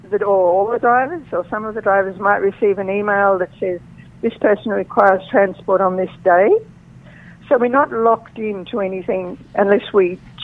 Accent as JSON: {"language": "English", "region": "Tasmania", "country": "Australia", "said": "And I'm from Tasmania, and most of them love Tasmania"}